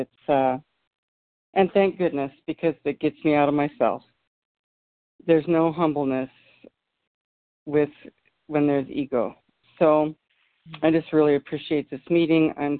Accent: Loomis, California, United States; from Loomis, California.

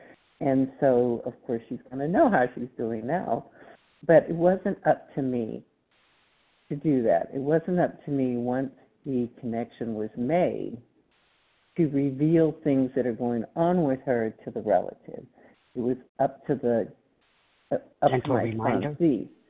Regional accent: Texas, United States; I think I said I was from Texas, and I am recovered compulsive overeater.

